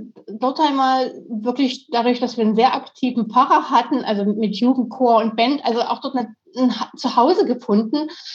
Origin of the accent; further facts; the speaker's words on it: Dresden, Saxony, Germany; ich bin ein Ossi, also ich bin auch im Osten.